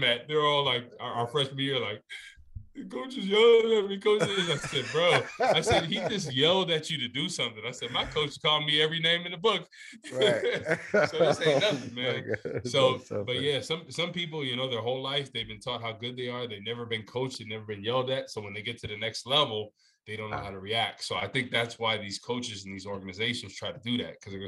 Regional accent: New Jersey, United States; I was raised in Jersey, man, North Jersey.

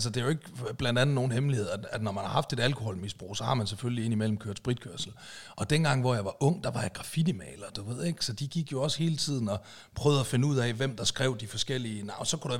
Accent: Aalborg, North Jutland, Denmark; Jamen det var, da jeg var ung balagemager deroppe i Aalborg.

